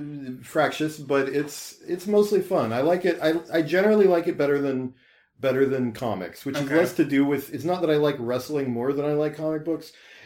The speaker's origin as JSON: {"language": "English", "town": "Morristown", "region": "Tennessee", "country": "United States", "tie": "born or raised there", "said": "Yeah, I grew up actually, my dad was a state park manager, so I grew up like on the grounds of a state park right outside of Morristown, Tennessee."}